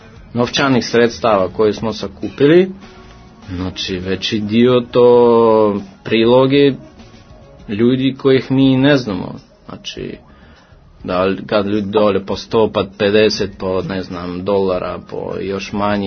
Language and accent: Serbian; Russia; Serbian is a second language; A druga stvar, da ja kažem kao Rus, mislim, kao ipak neki stranac, kako da kažem